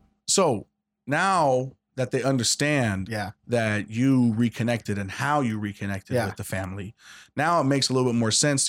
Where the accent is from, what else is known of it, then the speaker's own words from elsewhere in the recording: Jordan; they'll know that I'm from Jordan.